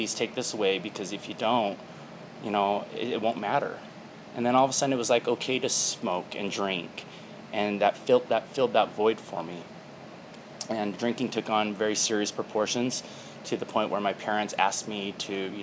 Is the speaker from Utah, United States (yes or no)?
yes; Utah, United States; also born or lived in Seoul, South Korea; I was born in Seoul, South Korea, left in a basket at a police station, adopted by white Mormons in Utah